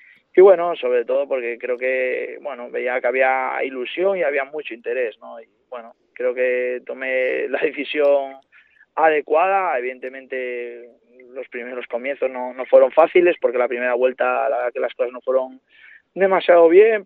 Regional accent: Asturias, Spain; Lo único que te puedo decir que soy de Asturias

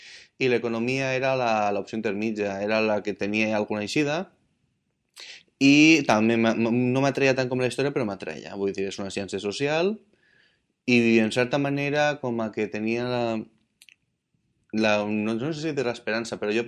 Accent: Valencia, Valencian Community, Spain; born there; Vaig néixer al Girós, la ciutat de València, el 15 de juliol de 1988...

